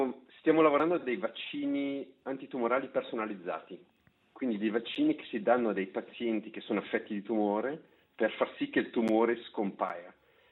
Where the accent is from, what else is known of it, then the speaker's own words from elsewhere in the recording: Lugano, Ticino, Switzerland; rimanere in contatto con la mia terra natale. Io sono di Lugano, quindi è l'unico momento dove uno posso sentire l'italiano, due posso restare in contatto con la realtà ticinese